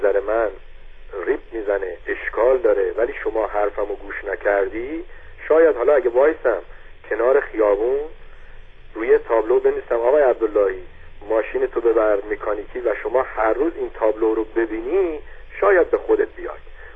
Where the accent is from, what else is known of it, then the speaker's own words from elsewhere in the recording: Iran; ایرانی میبینم صحبت نمیکنم که مبادا اون بفهمه من ایرانیم